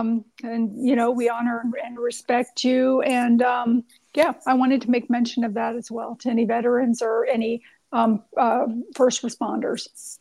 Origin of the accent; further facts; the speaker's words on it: Florida, United States; I grew up near Disney World, so I totally get what you're saying.